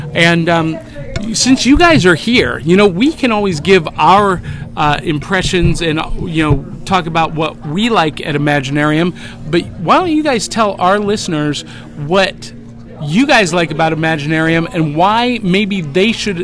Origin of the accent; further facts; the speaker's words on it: North Canton, Ohio, United States; I'm actually originally from Akron, Ohio. Oh, yeah. Well, North Canton, but nobody knows what North Canton is. They know Akron.